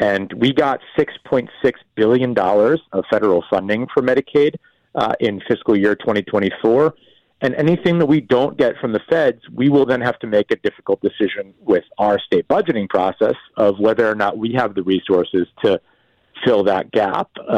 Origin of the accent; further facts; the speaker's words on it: United States; I'm an American, right?